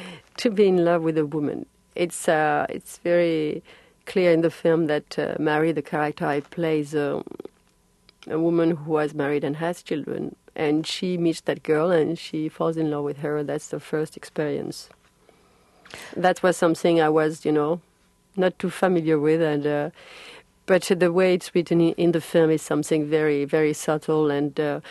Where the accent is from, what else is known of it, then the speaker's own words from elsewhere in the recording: France; English is a second language; No, but I'm not American.